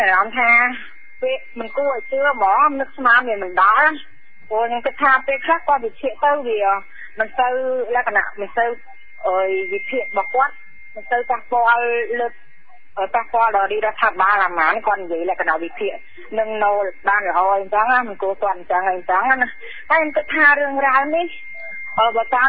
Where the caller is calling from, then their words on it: Kandal, Cambodia; ខ្ញុំមកពីខេត្តកណ្ដាល